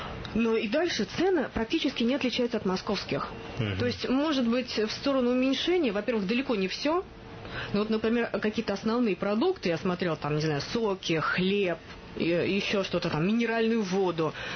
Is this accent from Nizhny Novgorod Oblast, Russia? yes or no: no; Moscow, Russia; вот я лично москвичка